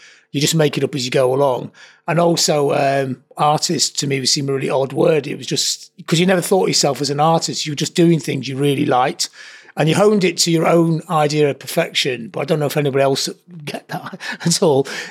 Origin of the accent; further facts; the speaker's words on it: Blackpool, North West England, United Kingdom; came to Manchester. So I lived here about 40 years. I lived here longer than I ever lived in Blackpool, but I still feel like I'm from Blackpool.